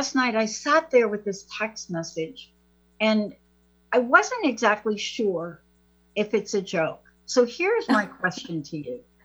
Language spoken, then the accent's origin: English; East Coast, United States; now in Seattle, United States; Well, we live in Seattle. That's it. Yeah, of course, I'm from the East Coast, and you all know that.